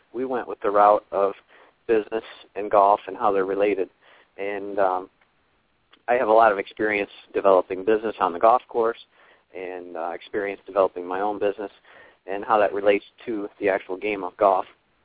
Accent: Michigan, United States; I'm from Michigan originally and relocated back to Grand Rapids in the winter of 2006 to start up my own company.

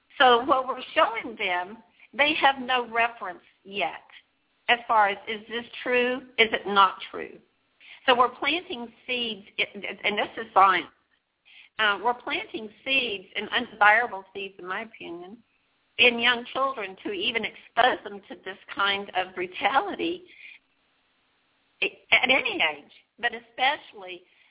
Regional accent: Oklahoma, United States; because I was raised in Oklahoma, and another way of thinking back there

